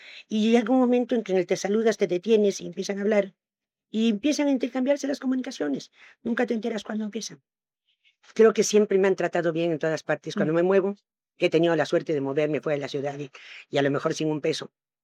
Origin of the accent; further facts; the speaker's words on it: Mexico City, Mexico; born there; also born or lived in Veracruz; En el Distrito Federal, en la colonia Cuauhtémoc, en la clínica del doctor Barnés, a media cuadra del Ángel de la Independencia.